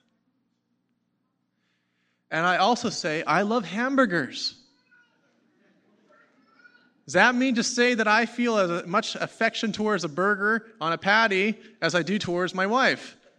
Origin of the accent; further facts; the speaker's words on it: Ashern, Manitoba, Canada; also born or lived in Friendly; Grew up in Manitoba. I am born and raised in Friendly, Manitoba, and grew up in Ashern. If you know where Ashern is, that's on Highway Number 6, 2 hours straight north of Winnipeg. And was born into a Christian family, went to church